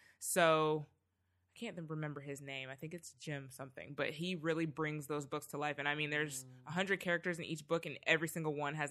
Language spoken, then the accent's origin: English; Canada; I'm originally Canadian. I know a lot of people don't know that about me, but I'm like, where my dad comes from, Trinidad